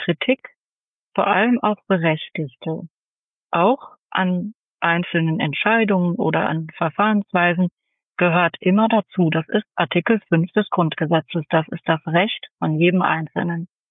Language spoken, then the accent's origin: German; North Rhine-Westphalia, Germany; denn ich komme aus dem Ruhrgebiet, ich verwende manchmal Begriffe, die für andere erstmal ein bisschen verstörend wirken.